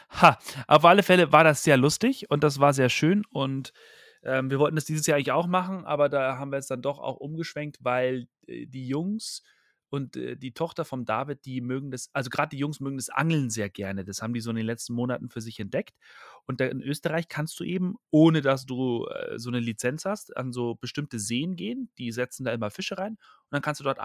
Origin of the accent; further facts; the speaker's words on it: Bavaria, Germany; Wetter ist jetzt auch nicht so prickelnd, aber da muss man einfach durch, auch als Bayer und als Mann.